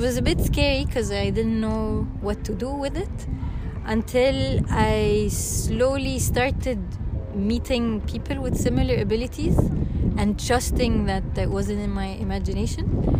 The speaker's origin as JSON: {"language": "English", "country": "Egypt", "said": "and I'm from Egypt."}